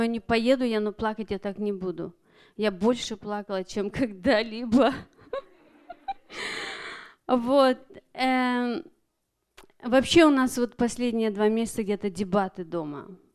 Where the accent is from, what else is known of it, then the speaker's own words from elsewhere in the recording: Tacoma, Washington, United States; я из Такомы.